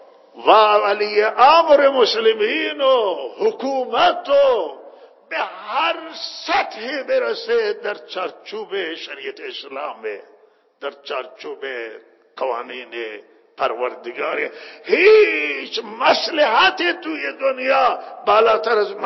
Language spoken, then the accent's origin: Persian; Iran; ما هم ایرانیم و شهروند ایرانیم